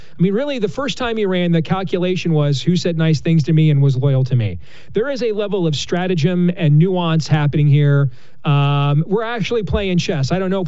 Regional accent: Iowa, United States; participating in a lot of GOP primaries in my home state of Iowa and around the country.

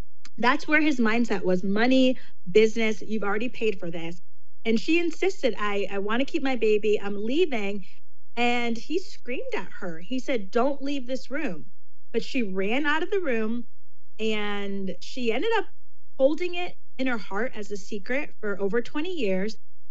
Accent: Connecticut, United States; I'm from Connecticut, so it's a very progressive pro-abortion state.

